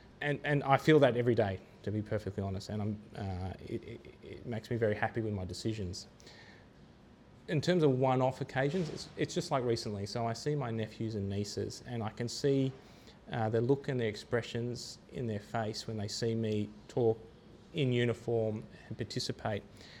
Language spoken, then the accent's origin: English; Sydney, New South Wales, Australia; and I'm from Sydney, which is obviously the heart of the Royal Australian Navy.